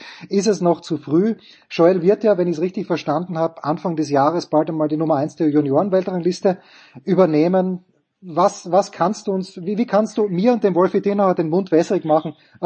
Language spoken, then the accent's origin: German; Voitsberg, Styria, Austria; Ich war vergangenes Wochenende in der Steiermark, wo ich herkomme, in Voitsberg